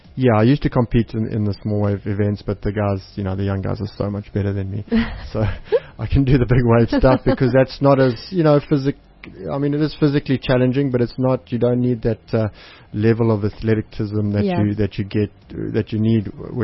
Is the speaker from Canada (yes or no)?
no; Durban, KwaZulu-Natal, South Africa; Yeah, I grew up in Durban.